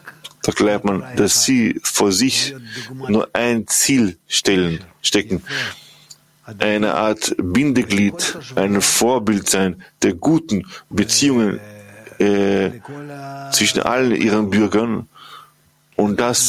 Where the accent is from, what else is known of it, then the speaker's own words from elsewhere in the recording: Russia; German is a second language; ich bin aus Russland.